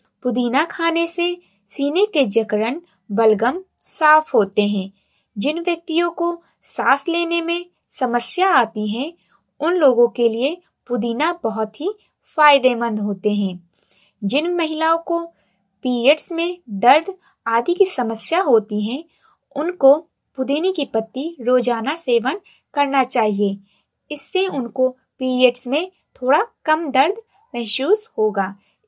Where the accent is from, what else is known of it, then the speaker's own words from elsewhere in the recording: Uttar Pradesh, India; और मैं गोंडा जिले से हूँ।